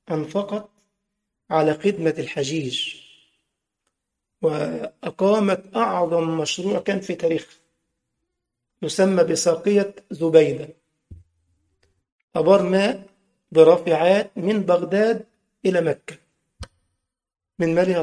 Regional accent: Upper Egypt, Egypt; بنسموه عندنا في الصعيد التحطيط.

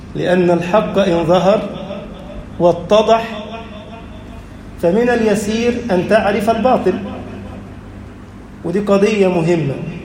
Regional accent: Egypt

